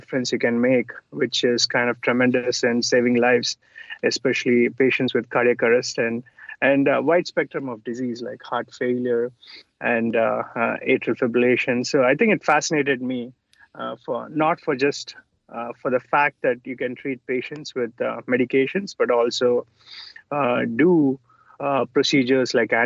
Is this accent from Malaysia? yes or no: no; India; English is a second language; now in United States; Yeah, so I grew up in India. That's where I spent most of my childhood. And I moved to the United States to pursue a career in medicine.